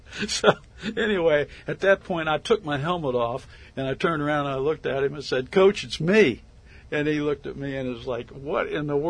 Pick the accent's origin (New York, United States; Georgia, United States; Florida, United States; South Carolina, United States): South Carolina, United States; North Augusta; And Bill Hartman says to me, where are you from, son? And I said, North Augusta.